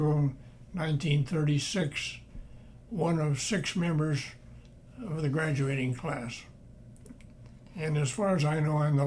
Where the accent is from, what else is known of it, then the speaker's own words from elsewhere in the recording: Reno, Nevada, United States; born there; I was born in Reno, Nevada, on February the 2nd, 1917. And at the time, my folks lived on Quincy Street